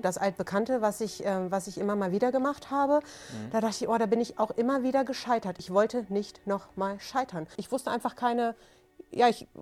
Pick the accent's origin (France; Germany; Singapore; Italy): Germany; Lower Saxony; bin 42 Jahre alt und komme aus der Region Hannover.